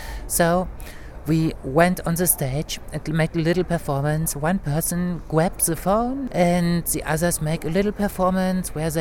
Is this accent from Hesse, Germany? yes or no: no; Berlin, Germany; I am from Berlin, Germany